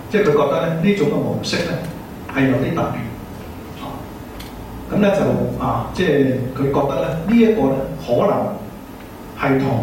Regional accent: China; 但係我哋中國人咧就先講有，就先講無。

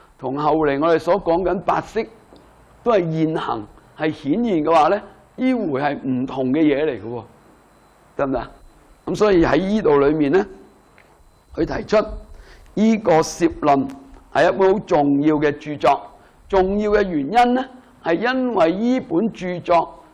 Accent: China; 因为我们中国人呢做来做去就做

